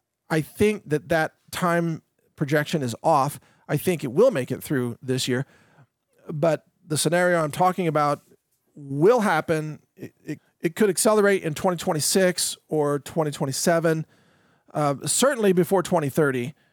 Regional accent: United States; I will always remember that, you know, I'm American at heart. I've got the American spirit.

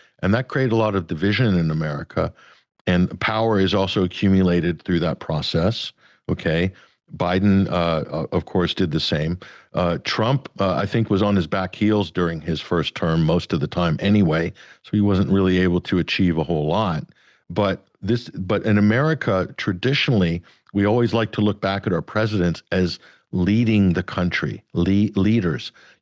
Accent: Arizona, United States; also because we have county sheriffs that are elected right across the state in Arizona, which is my home state.

